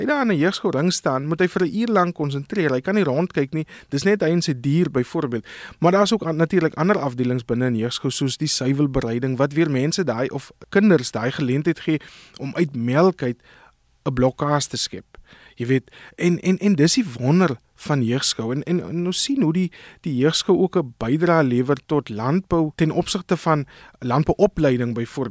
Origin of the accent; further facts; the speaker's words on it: Port Nolloth, Northern Cape, South Africa; So ek het groot geword op die platteland, dorpie met naam van Port Nollet. En ja, baie van my familie was in landbou gewees.